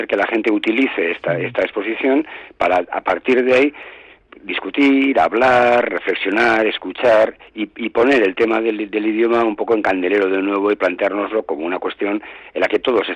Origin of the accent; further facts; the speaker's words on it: Basque Country, Spain; a nosotros como País Vasco, que es un país multilingüe